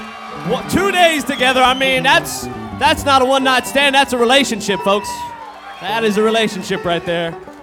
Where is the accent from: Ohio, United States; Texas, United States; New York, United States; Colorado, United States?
Colorado, United States; We drove all night from Colorado. We drove straight. That's where we're from. We're from Colorado, in case you know.